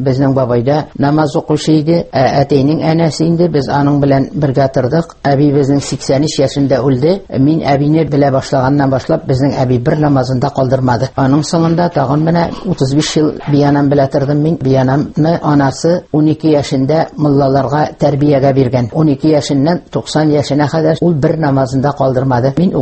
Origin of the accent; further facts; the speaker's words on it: Izhbaykino, Tatarstan, Russia; Туган ягым Әгерҗиягы Ижбайкинеке мин 41-нче елның 16-нчы маенда туганмын мин.